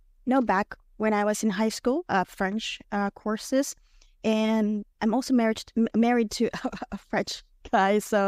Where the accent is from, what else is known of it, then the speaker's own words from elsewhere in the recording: Manila, Metro Manila, Philippines; first language Tagalog; English is a second language; Well, I'm from the Philippines. I was born there, so growing up, I spoke two languages, so English and Tagalog. I'm also from Manila, so that's the language we speak, Tagalog. But again, with English, I've always been speaking in English back home.